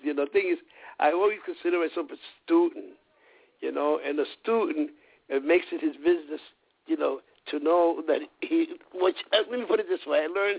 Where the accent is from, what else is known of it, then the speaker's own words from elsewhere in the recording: New York City, New York, United States; Oh, I was raised in the Bronx.